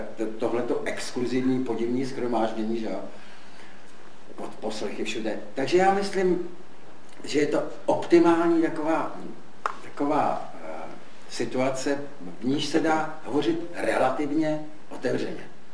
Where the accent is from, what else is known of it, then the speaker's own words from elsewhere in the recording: Prague, Czechia; jsem z Prahy